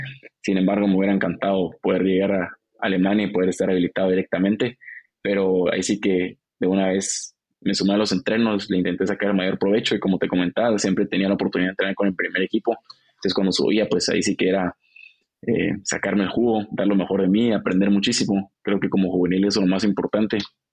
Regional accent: Guatemala; Claro, yo soy guatemalteco, crecí, nací, mi familia es guatemalteca, entonces yo me siento 100% chapín.

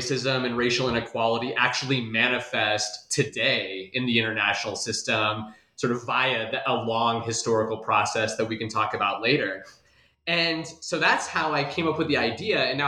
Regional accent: Des Moines, Iowa, United States; I'm originally from Des Moines, Iowa, and I did my PhD at Ohio State.

